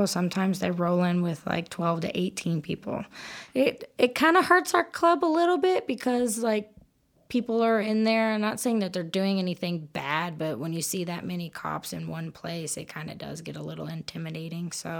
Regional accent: Dallas, Texas, United States; now in Odessa, United States; I'm originally from Dallas area. I've started coming out to Odessa in 2014, originally as an entertainer.

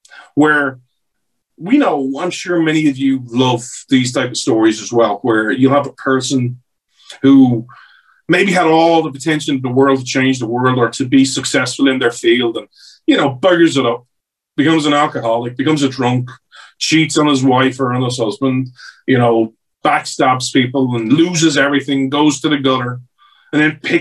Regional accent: United States; I don't want to say this as an American

